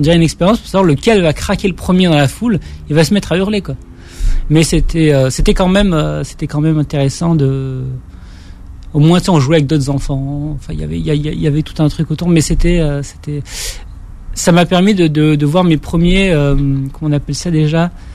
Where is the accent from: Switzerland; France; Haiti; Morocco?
Morocco; De mon enfance au Maroc.